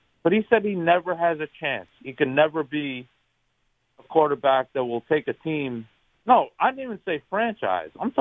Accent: Nyack, New York, United States; I'm from New York originally, Rockland County, Nyack, New York, but I'm a transplant.

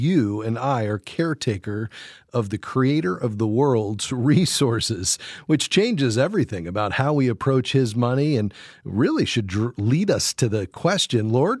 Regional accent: Fort Lauderdale, Florida, United States; we go right down into Miami, Florida, just south of where I grew up in Fort Lauderdale.

